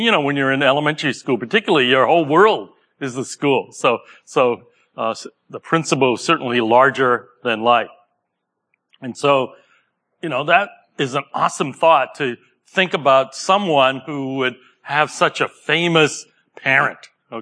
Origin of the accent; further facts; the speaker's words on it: Cambridge, Massachusetts, United States; also born or lived in Boston; Many of you know that I grew up in the Boston area. My birth certificate says I was born in Boston, somewhere. I think it was Kenmore Square. There used to be a hospital there in called Kenmore Hospital, so near BU. But most of my life I grew up in Cambridge.